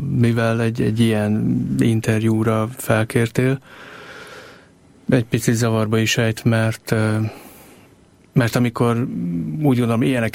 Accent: Pécs, Baranya, Hungary; Pécsi születésű vagyok, és úgy szoktam mondani, hogy az első 7 évem az Pécs-Uránvároshoz kötődik, egy lakótelep, amiről viszonylag kevés emlékem van.

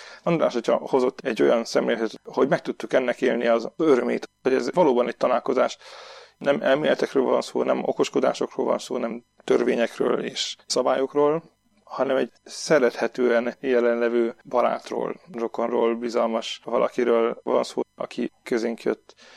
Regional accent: Debrecen, Hajdú-Bihar, Hungary; Debrecenben születtem, ott nőttem fel. A szüleim mind a ketten zenészek, kórusvezetők. Mi az ő kórusaikkal nőttünk fel, alapvetően vallásos meggyőzési légkörben.

